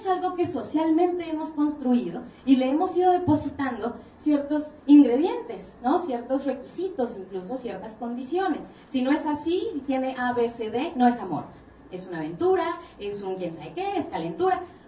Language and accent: Spanish; Tapachula, Chiapas, Mexico; yo tengo un hermano varón mayor, en Tapachula, Chiapas, de donde yo soy